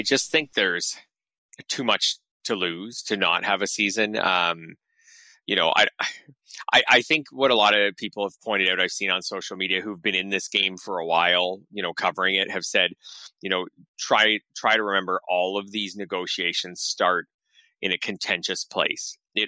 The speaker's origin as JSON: {"language": "English", "country": "Canada", "said": "I'm Canadian"}